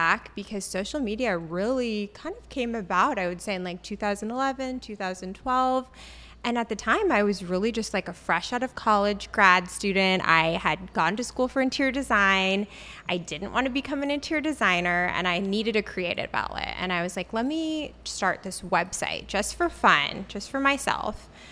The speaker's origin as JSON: {"language": "English", "region": "Arizona", "country": "United States", "tie": "born or raised there", "lives_now": "New York City, United States", "said": "I went to Arizona State University. I grew up in Arizona, really big school."}